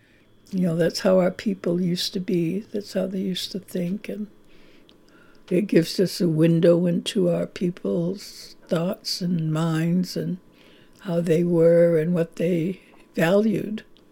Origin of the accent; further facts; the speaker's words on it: Indian Island, Maine, United States; I'm from Indian Island.